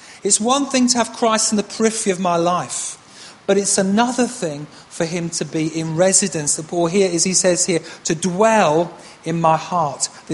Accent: Windsor, South East England, United Kingdom; I grew up from when I was 2 to when I was 10 near Windsor. I grew up near Windsor Castle and lived in the village very near Windsor Castle.

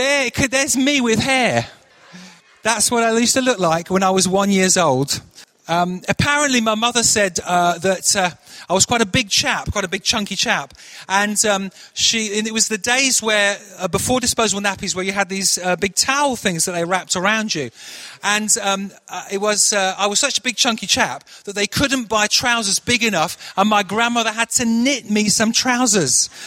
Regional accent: Manchester, North West England, United Kingdom; Now, I come from Manchester. And in Manchester, the weather there is always colder, and it rains a lot of the time.

